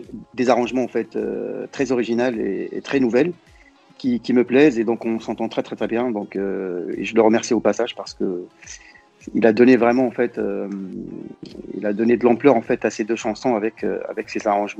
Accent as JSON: {"language": "French", "town": "Tetouan", "region": "Tanger-Tetouan-Al Hoceima", "country": "Morocco", "said": "Donc moi je suis de Tétouan, bien évidemment. Tanger, c'est à côté, c'est à 60 km."}